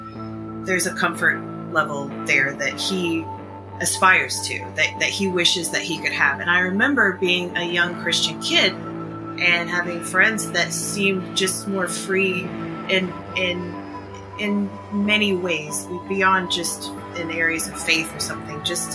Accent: Cincinnati, Ohio, United States; We're from Cincinnati in Southern Ohio.

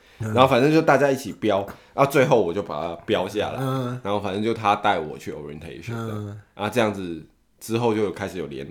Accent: Vancouver, British Columbia, Canada; now in Toronto, Canada; 我就因为我从温哥华来多伦多读大学嘛

